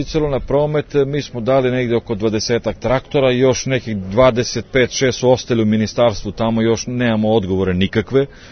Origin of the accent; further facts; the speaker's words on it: Serbia; kod nas u Srbiji